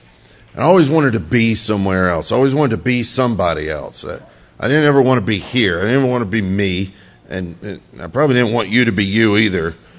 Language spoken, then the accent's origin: English; Louisiana, United States; also born or lived in New Orleans; I grew up in Louisiana, and though I lived in New Orleans a long time, that's not where I grew up. I wish I did, but I grew up in a very, very, very redneck part of Louisiana